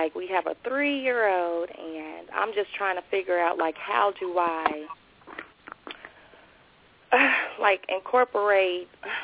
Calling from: Cincinnati, Ohio, United States; I'm calling from Cincinnati, Ohio.

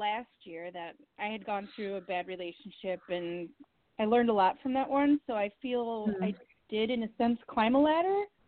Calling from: Wisconsin, United States; I am calling from Wisconsin

